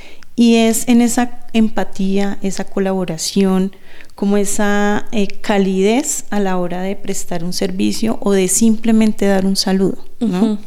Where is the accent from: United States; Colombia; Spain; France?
Colombia; Piedecuesta, Santander; soy de Santander. Uh-huh. Específicamente me crié en un pueblo llamado Piedecuesta, que queda muy cerca de Bucaramanga, pero pues es un pueblo bastante acogedor